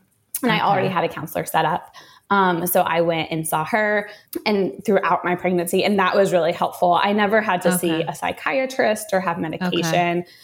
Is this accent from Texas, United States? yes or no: yes; Texas, United States; So I am born and raised in Texas, still live here now, love it.